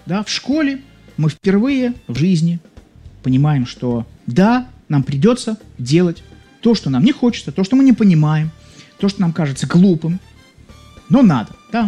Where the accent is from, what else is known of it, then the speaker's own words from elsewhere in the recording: Saint Petersburg, Russia; Я родился и рос в Санкт-Петербурге, вернее, родился в Ленинграде, рос некоторое время в нем, потом в Санкт-Петербурге рос.